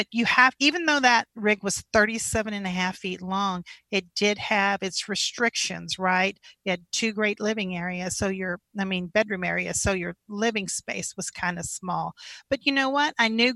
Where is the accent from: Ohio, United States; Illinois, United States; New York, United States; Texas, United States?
Texas, United States; I hail from Texas. So this is, I'm a Texas gal through and through. But I was born and raised about 45 minutes from Austin on the east side.